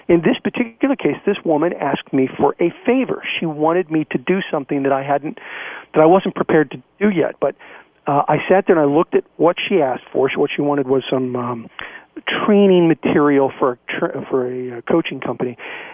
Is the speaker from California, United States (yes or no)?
yes; Los Angeles, California, United States; I'm from Los Angeles. She's in New York.